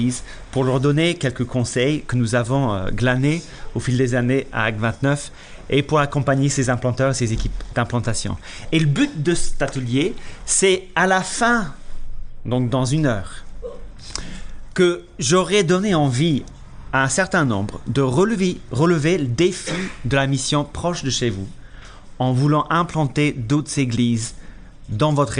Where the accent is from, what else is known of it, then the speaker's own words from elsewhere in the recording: Belfast, Northern Ireland, United Kingdom; French is a second language; je suis Irlandais du Nord, donc de Belfast à l'origine.